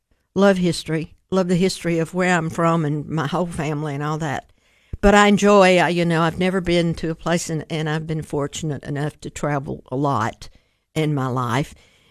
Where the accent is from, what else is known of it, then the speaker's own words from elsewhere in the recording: Cookeville, Tennessee, United States; But I was born and raised here in Cookeville and very proud of it. I left for a short period of time when I got through school at Tennessee Tech. But I came back home